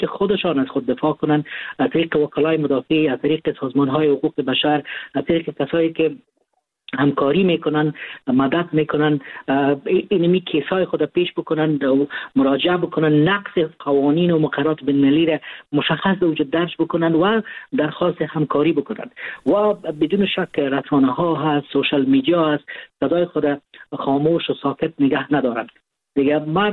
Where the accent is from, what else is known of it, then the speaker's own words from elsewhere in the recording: Afghanistan; ما افغان هستیم